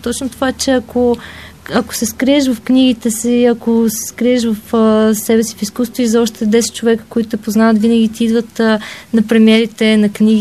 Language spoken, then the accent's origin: Bulgarian; Tryavna, Gabrovo Province, Bulgaria; Аз съм от някъде, това не е голям град, от който идвам.